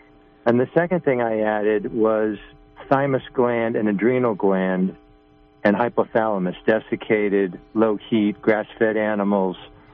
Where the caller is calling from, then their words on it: New York, United States; I'm from New York State.